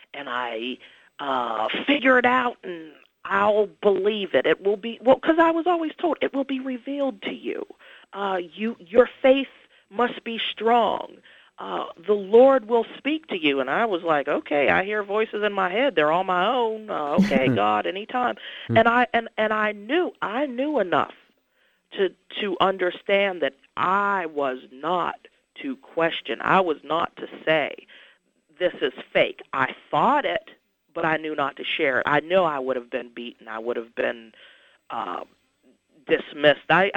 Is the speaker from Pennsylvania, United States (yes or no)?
yes; Pittsburgh, Pennsylvania, United States; I'm from Pittsburgh. I had never even been to Canada.